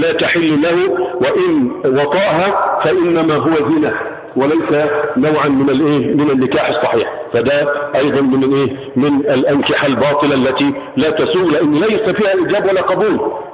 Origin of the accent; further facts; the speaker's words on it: Egypt; ما كان يسمى في بعض الأحيان عندنا في مصر زواجا عرفيا